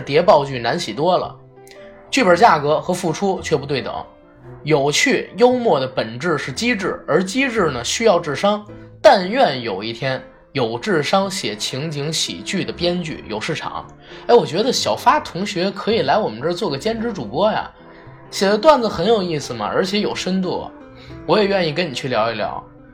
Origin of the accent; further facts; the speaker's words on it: Beijing, China; 王朔呢，在我们北京人心目当中